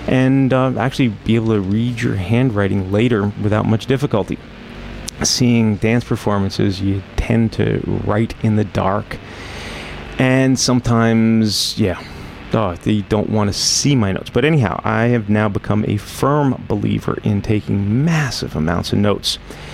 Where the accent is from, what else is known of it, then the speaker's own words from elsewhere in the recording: Canada; I tend to ascribe it to being Canadian